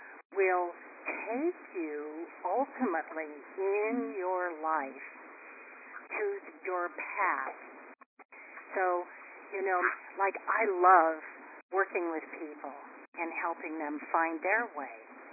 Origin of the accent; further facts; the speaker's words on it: Iowa, United States; You know, when I grew up in Iowa, I was talking about the Midwest and stuff.